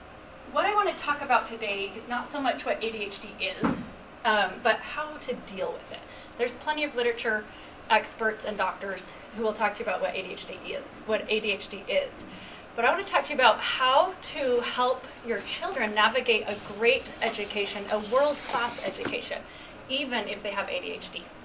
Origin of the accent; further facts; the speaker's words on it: Utah, United States; I am from Utah originally, but all my kids were born and raised in Burley, Idaho, so that's why I get to be a part of this Idaho thing. Yeah. So, and I do live in Utah now.